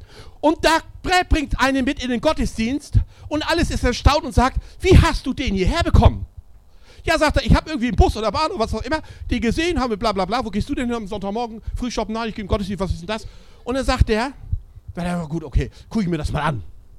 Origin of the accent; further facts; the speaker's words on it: Schleswig-Holstein, Germany; born there; Ich komme in gebürtiger Schleswig-Holstein, 1,8 Millionen Einwohner.